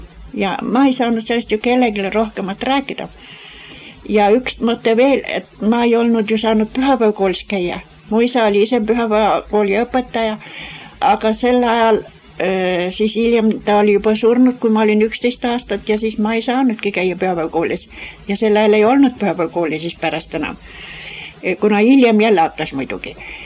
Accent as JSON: {"language": "Estonian", "town": "Jausa", "region": "Hiiu County", "country": "Estonia", "tie": "born there", "said": "Ma olen sündinud Hiiumaal Jausa külas ja … viienda lapsena. Ma olin nagu kõige noorem selles kodus"}